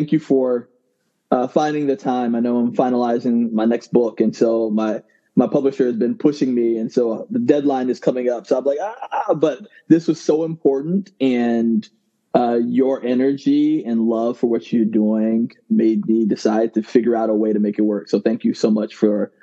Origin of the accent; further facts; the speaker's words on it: Ghana; So I'm originally from Ghana.